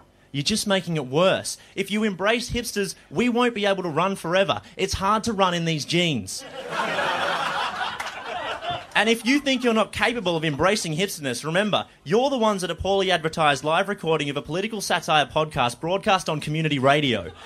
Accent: Melbourne, Victoria, Australia; I try not to blame myself, but I grew up in Melbourne.

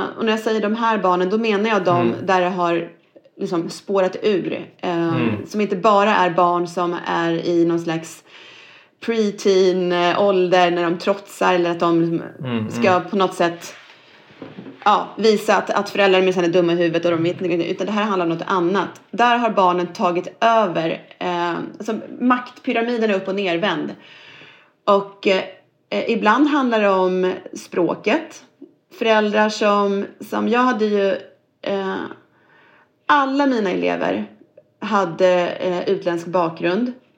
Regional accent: Norrköping, Östergötland, Sweden; jag själv är en invandrarunge, eller åtminstone barn till invandrare. Jag är född i Norrköping, jag är uppvuxen där och gått i skola

